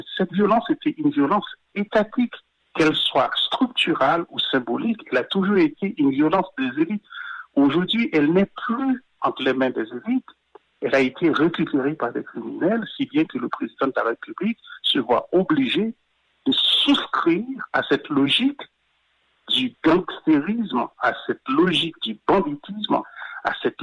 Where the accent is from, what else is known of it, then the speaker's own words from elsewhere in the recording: Haiti; Moi, j'ai grandi en Haïti sous la dictature. Je ne reconnais plus le pays dans lequel j'ai grandi et où j'ai fait toutes mes études secondaires.